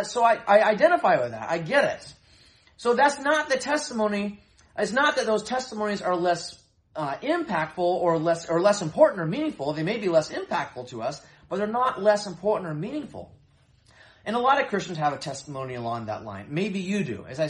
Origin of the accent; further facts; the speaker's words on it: Seattle, Washington, United States; I'm a lifelong Seattle Seahawks fan, born and raised in the Seattle area.